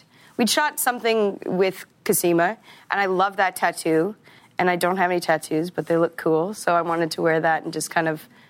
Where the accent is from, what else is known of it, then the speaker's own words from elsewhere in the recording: Regina, Saskatchewan, Canada; Yeah. Yeah. I'm from Regina.